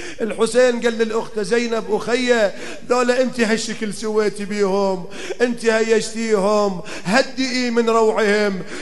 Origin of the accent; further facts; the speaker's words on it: Iraq; يسموها عندنا بالعراق الدائرة